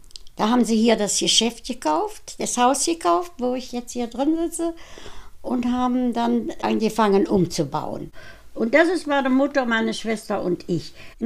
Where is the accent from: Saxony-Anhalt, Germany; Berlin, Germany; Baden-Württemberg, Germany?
Saxony-Anhalt, Germany; Hasselfelde; born there; bin am 14.05.14 geboren in Hasselfelde und bin jetzt 100 Jahre alt geworden. Hasselfelde hatte mal 3000 Einwohner. Wir sind höchstens noch 2000 Menschen hier. Es liegt alles hier am Harz, am Fuße des Brockens.